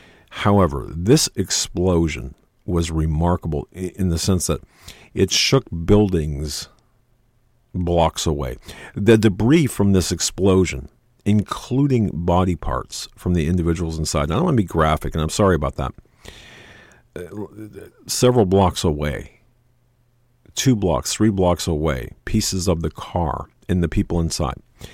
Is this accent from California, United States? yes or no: no; Pennsylvania, United States; This is something interesting that happened in my home state of Pennsylvania, Allentown.